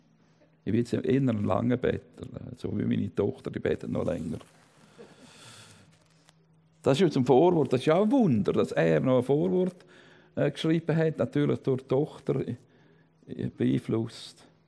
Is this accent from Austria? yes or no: no; Switzerland; Ich bin ein Schweizer, ich habe noch nie gehört predigen.